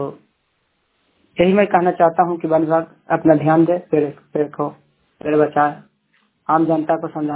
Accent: Chandi, Bihar, India; मैं चंडी का रहने वाला हूँ, जिला नालंदा हुआ, चंडी थाना हुआ।

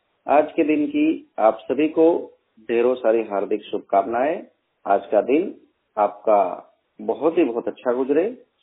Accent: Gujarat, India; मैं गुजरात से बिलोंग करता हूं

